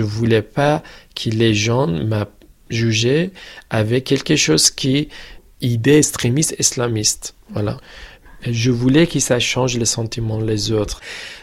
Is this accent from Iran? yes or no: yes; Tehran, Tehran Province, Iran; Je suis né à Téhéran, je suis grandi à Téhéran, je suis iranien totalement.